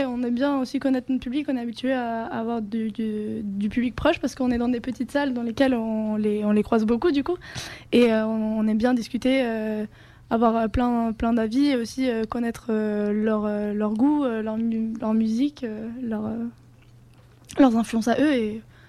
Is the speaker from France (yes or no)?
no; Spain; French is a second language; moi, je suis espagnole du coup, et c'est pour ça que je chante en espagnol. Et j'ai grandi aussi avec l'anglais. Le français, c'est venu beaucoup plus tard pour moi.